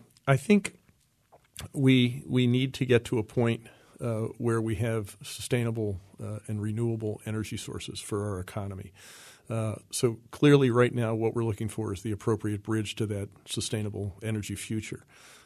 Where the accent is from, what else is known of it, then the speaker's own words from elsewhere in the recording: York County, United States; Well, you know, I'm from York County, and in York County, the first day of deer season is a religious holiday. Actually, all the schools are closed, so I grew up in that environment